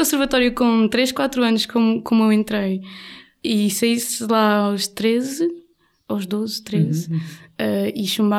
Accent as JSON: {"language": "Portuguese", "town": "Caldas da Rainha", "region": "Leiria", "country": "Portugal", "said": "eu venho de uma, eu sou das Caldas da Rainha, que é uma cidade que tradicionalmente está bastante ligada"}